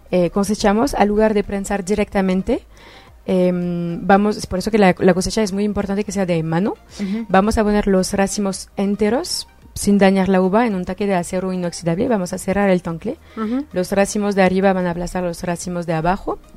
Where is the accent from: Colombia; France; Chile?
France; Spanish is a second language; yo soy francesa